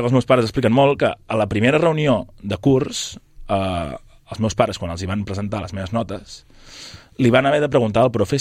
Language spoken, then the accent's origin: Catalan; Sabadell, Catalonia, Spain; Vaig estar estudiant a la secundària, tant el primer de batxillerat aquí a l'Escola Pia, Sabadell. Jo sóc de Sabadell de tota la vida.